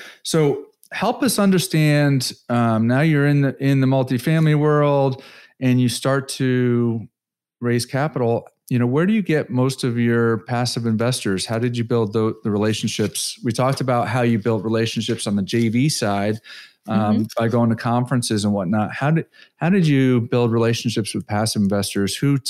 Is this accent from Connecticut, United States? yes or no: yes; Connecticut, United States; also born or lived in South Florida, United States; I grew up in Connecticut, in the Northeast, but Connecticut doesn't really have any nice mountains. So we would drive up to Vermont and ski on the weekends. And then I lived in South Florida for 14 years.